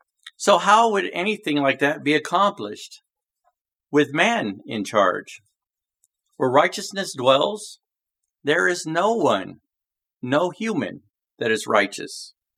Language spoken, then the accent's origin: English; the South, United States; I'm being from the South here. I love old Southern sayings.